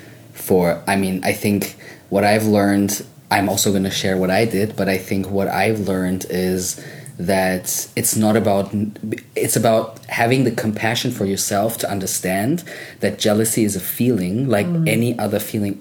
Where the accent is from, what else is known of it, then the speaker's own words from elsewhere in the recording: Germany; English is a second language; Me growing up in Germany